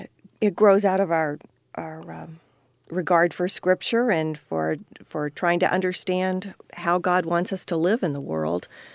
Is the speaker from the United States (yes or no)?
yes; Kansas, United States; I grew up in Kansas, and I graduated from the University of Kansas.